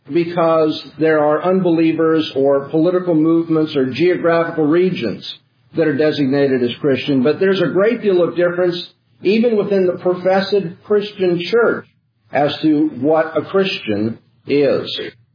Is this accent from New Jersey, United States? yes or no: no; California, United States; I'm from Southern California, and so you watch the baseball games.